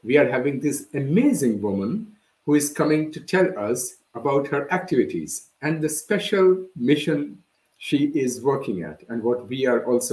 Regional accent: India; when I was young and growing up in India

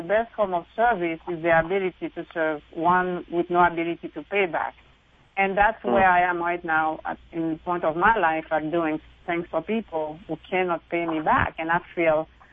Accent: Haiti; English is a second language; because I grew up very poor in Haiti

